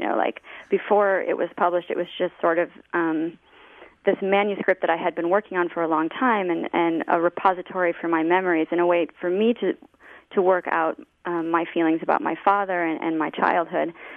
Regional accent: La Crosse, Wisconsin, United States; There's my childhood growing up in La Crosse, Wisconsin, when my parents divorced.

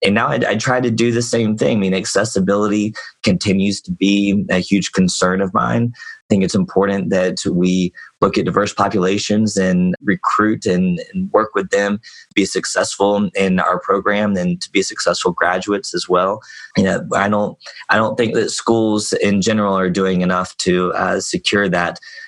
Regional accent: Georgia, United States; followed closely behind Georgia, my home state

